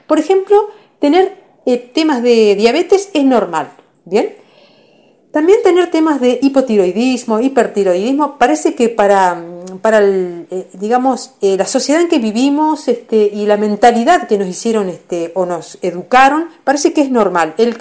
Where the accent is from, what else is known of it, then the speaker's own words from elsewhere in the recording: Uruguay; soy del país de Uruguay.